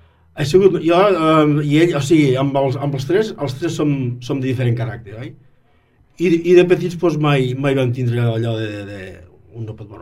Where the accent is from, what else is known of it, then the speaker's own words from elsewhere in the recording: Falset, Catalonia, Spain; born there; Vaig néixer aquí a Falset, a Calma Grinyà.